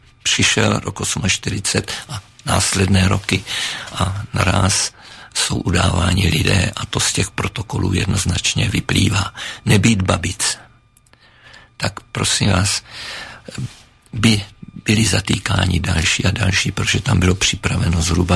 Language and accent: Czech; Litohoř, Vysočina Region, Czechia; já pocházím z Litohoře, to znamená, je to kousek od Moravských Budějovic